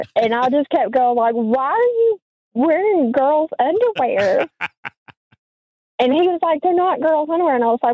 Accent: the South, United States; Like, I'm from the South

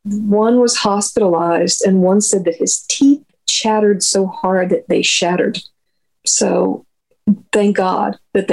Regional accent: Charlotte, North Carolina, United States; Well, I grew up in Charlotte, and I went to the Milestone Club probably for the first time when I was like 15 or 16.

